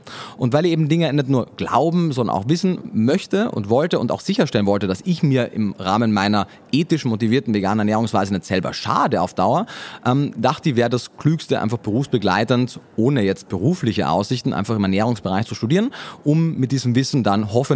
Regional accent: Austria; Wie man jetzt schon gehört hat, Österreicher. Ich lerne aber kräftig Deutsch.

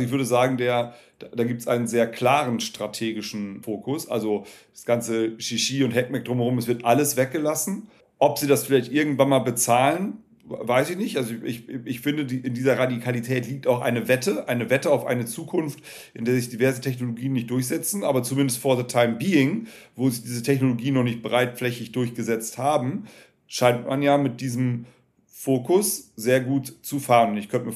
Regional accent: Lower Saxony, Germany; born there; ich als gebürtiger Niedersachse, also und halber Niederländer

